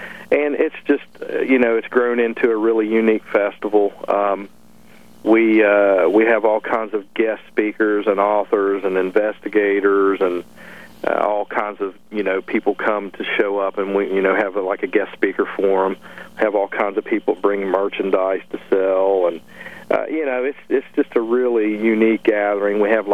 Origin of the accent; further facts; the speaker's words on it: Point Pleasant, West Virginia, United States; I was born and raised in Point Pleasant, you know, and grew up there and spend a lot of time there even now.